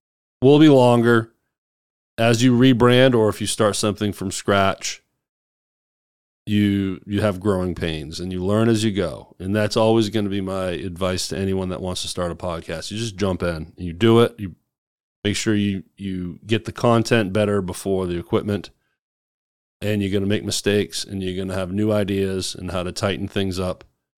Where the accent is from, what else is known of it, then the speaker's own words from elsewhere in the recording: Hernando, Mississippi, United States; now that I have a local studio in my hometown of Hernando, Mississippi.